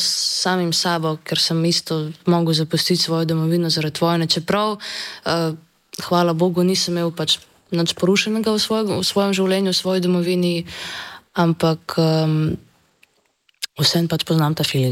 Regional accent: Russia; Slovenian is a second language; now in Slovenia; ker sem iz Rusije, ne?

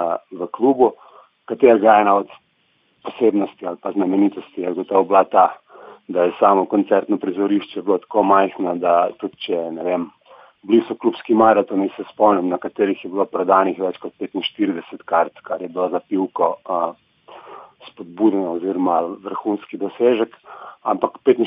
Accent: Brežice, Lower Sava, Slovenia; jaz sem iz Brežic in smo imeli tudi begunske centre v Krškem in drugod

